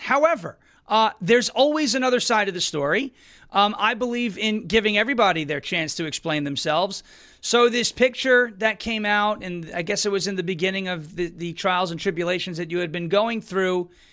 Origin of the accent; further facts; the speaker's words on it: New York, United States; I can say that as a New Yorker.